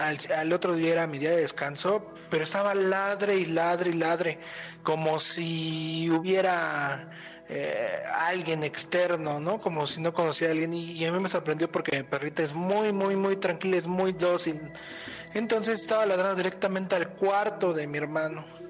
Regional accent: Tecámac, State of Mexico, Mexico; de Tecámac.

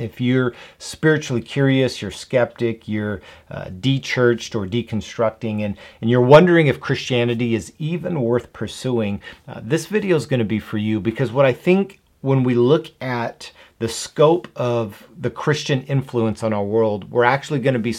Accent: Demopolis, Alabama, United States; born there; I was born in Demopolis, Alabama. So my hometown, Demopolis, it was a place I spent many summers.

